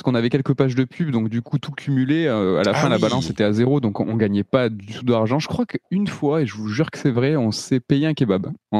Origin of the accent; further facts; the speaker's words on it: Toulouse, Occitanie, France; on est de Toulouse, on n'est pas du tout de Paris ni de la région parisienne.